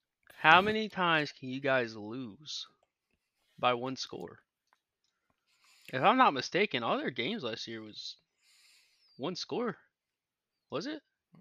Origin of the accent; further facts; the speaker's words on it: Alabama, United States; Yeah, so we forgot to mention in our little intro, we're from Alabama.